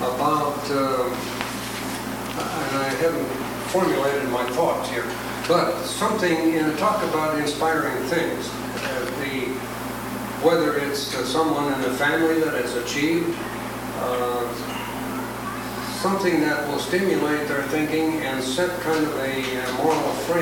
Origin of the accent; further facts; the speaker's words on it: Minnesota, United States; It was jazz, and there's this, we're from Minnesota